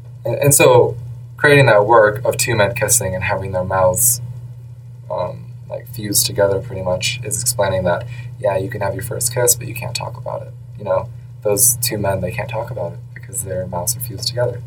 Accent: Minnesota, United States; Even though I grew up in Minnesota, I still grew up LDS.

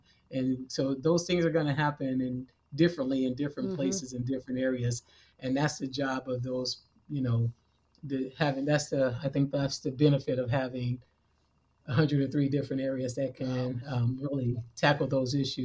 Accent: Oakland, California, United States; You know, like I said, I grew up in Oakland, and I'm still, several of my family members still live there. And I, you know, I was born, raised, and bred there.

